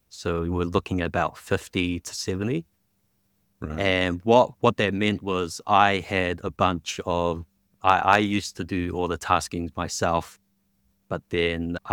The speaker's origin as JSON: {"language": "English", "region": "Wellington", "country": "New Zealand", "tie": "born or raised there", "said": "I grew up in Wellington. It's the capital city of New Zealand. It's just a small capital, population of 500,000. So I actually grew up there all my life."}